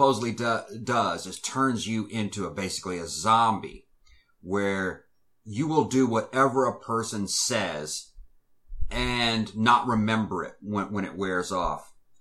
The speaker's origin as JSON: {"language": "English", "region": "São Paulo", "country": "Brazil", "tie": "born or raised there", "said": "I grew up in São Paulo, Brazil."}